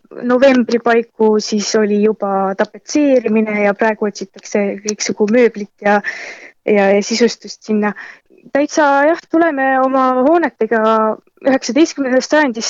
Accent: Tartu County, Estonia; now in Tallinn, Estonia; Mina ise olen muidu Tartumaalt pärit ja jõudsin siia Tallinnasse alles selle aasta alguses ja ühtlasi ka siia tööle.

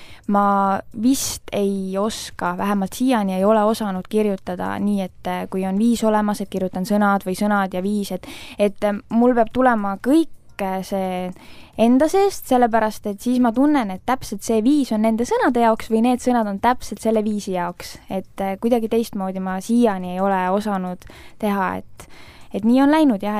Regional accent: Tartu, Tartu County, Estonia; No mina olen Tartu tüdruk

